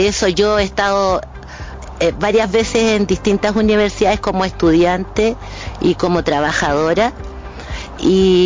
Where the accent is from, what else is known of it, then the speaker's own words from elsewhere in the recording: Los Lagos, Chile; yo vengo de Chauracahuín, un sector profundamente huilliche